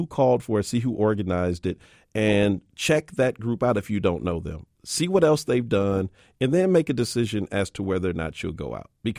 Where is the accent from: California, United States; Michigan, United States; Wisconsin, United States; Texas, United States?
California, United States; Oakland; Growing up in Oakland, California, at the time that I grew up, there was no way to get around protest and civil disobedience.